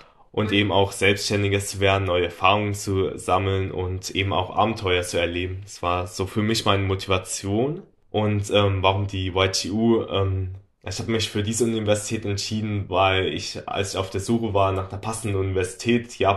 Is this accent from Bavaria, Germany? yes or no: no; Mainz, Rhineland-Palatinate, Germany; ich bin 26 Jahre alt. Ich komme aus Mainz